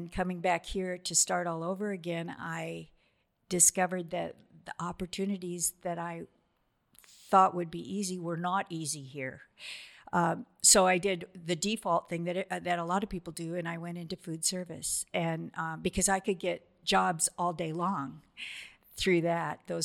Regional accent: Gresham, Oregon, United States; I grew up in Gresham.

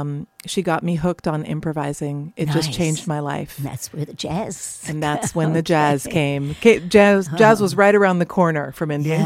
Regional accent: Beauvechain, Wallonia, Belgium; also born or lived in Leuven; Born in Belgium, huh. In Leuven, in a Flemish hospital, brought over to a French-speaking village called Beauvechain.

